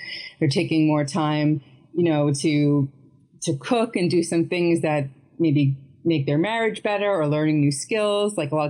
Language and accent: English; New York, United States; And for a lot of us, especially for me, being a New Yorker back in March and April, it did seem kind of life or death for a while.